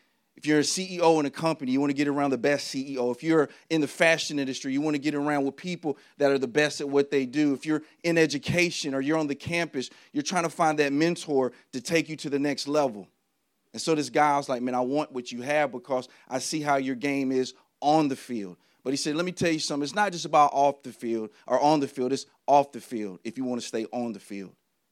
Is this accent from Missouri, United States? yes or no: no; Texas, United States; I didn't grow up in the church. I grew up in Texas and spent my summers in Tennessee.